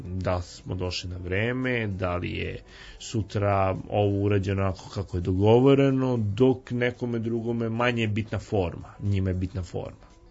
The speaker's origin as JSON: {"language": "Serbian", "country": "Serbia", "said": "Ja kažem, ja sam Srbin, nisam Rus."}